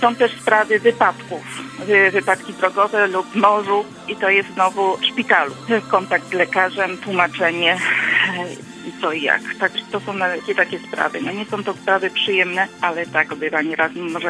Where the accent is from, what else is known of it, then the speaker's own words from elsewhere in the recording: Kraków, Lesser Poland, Poland; bo obydwoje jesteśmy z Krakowa.